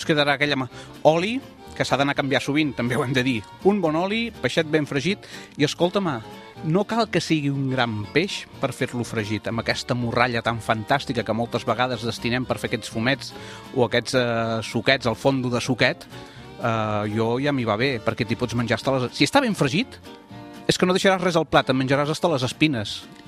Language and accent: Catalan; Girona, Catalonia, Spain; Si som gironins, hem de defensar també una mica el nostre, no?